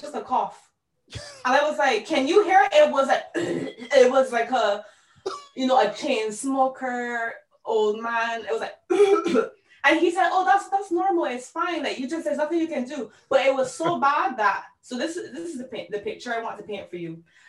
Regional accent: Barbados; Well, so I grew up, I was born and raised in Barbados.

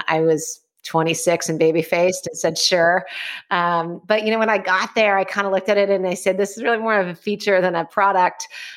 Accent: California, United States; also born or lived in Arizona; I'm a little bit of a Silicon Valley baby. I usually say that I was born in California, even though that's just a complete lie. It's just easier. I was born in Arizona.

